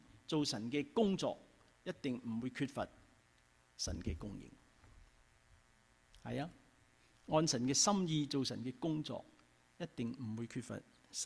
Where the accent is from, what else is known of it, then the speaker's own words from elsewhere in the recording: Guangdong, China; 我哋广东人咧，我哋广东人问候人咧就系、是、你食咗饭未啊嘛，系咪啊？